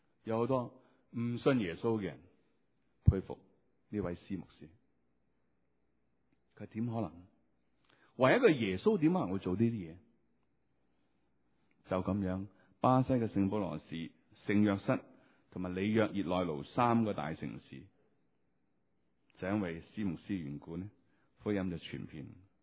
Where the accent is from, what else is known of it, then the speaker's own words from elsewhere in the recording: Hong Kong; 咁我哋香港人就好中意嘅。